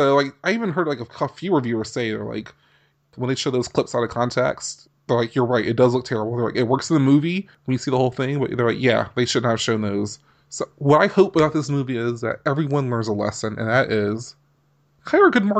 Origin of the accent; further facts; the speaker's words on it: Georgia, United States; Because I'm from Georgia.